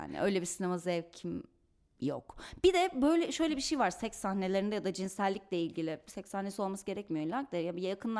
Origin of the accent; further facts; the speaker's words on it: Istanbul, Turkey; Ya ben İstanbul'da doğdum büyüdüm